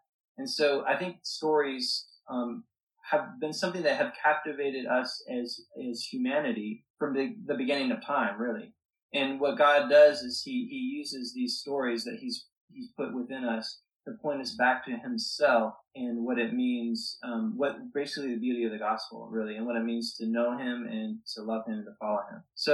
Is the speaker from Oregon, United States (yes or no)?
yes; Oregon, United States; now in North Carolina, United States; I am working at a church out here in North Carolina, but I was born and raised in Oregon, so I'm a West Coast guy.